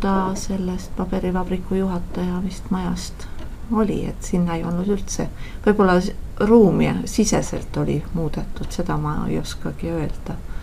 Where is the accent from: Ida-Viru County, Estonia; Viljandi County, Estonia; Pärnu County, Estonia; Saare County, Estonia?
Viljandi County, Estonia; now in Türi, Estonia; loen ennast juba türikaks, sest et kauem olen elanud Türil kui oma kodumaakonnas Viljandimaal.